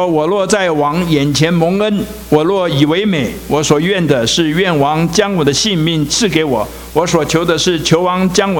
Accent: China; 我们中国人其实也是蛮会吃饭的哈

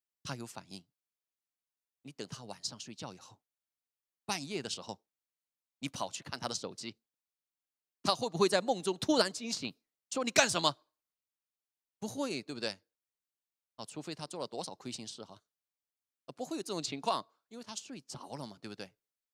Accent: Chongqing, China; 就像刚才我讲我老家的那个重庆的塌方，说来就来啊

